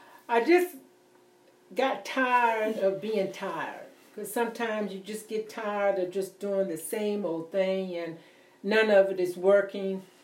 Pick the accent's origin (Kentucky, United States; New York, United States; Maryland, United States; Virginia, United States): Virginia, United States; Lexington; moved away as an adult; I'm from Lexington, Virginia. I moved, not just me, my husband and I moved down here about maybe 10 or 11 years ago.